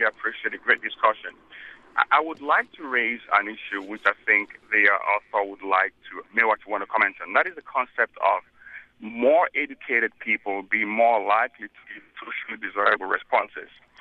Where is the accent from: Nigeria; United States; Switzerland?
Nigeria; I'm from Nigeria